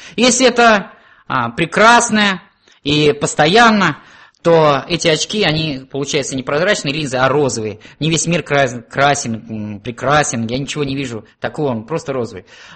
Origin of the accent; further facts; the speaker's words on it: Russia; born there; moved away; Я родился на Волге, приехал сюда, увидев Енисей, это бурная река